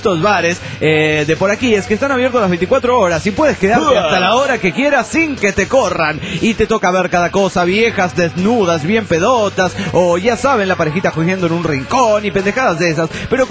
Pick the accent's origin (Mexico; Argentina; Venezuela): Mexico; soy mexicano hasta la madre, hasta la puta madre.